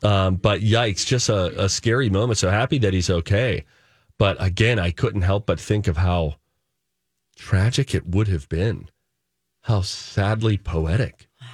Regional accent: Ireland; I am Irish.

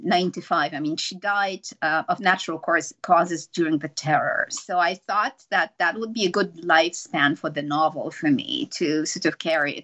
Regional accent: Poland; You know, I grew up in Poland.

